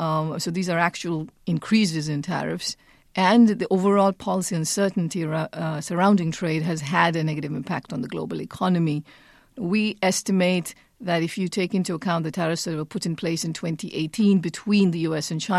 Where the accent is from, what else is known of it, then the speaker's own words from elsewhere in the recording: India; I grew up in India